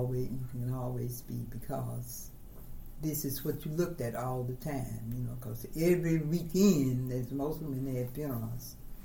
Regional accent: Mansfield, United States; Growing up in Mansfield, we attended an all-black school. And by living in the city, we had to catch a bus.

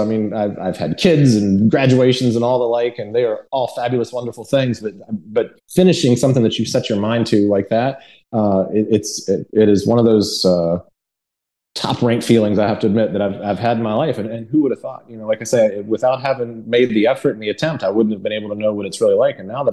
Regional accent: Newport News, Virginia, United States; I grew up over there in Newport News. So it was kind of a thing to, literally run the streets from one end of the city to the other.

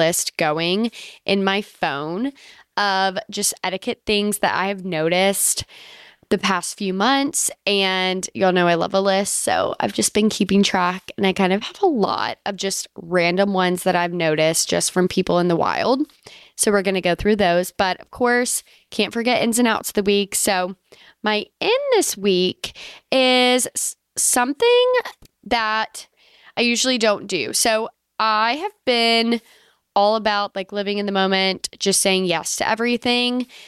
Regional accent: Louisiana, United States; also born or lived in Alabama; But growing up in Louisiana and in Alabama, it's the perfect time for you to take a vacation because we were always out of school for like a week for Mardi Gras.

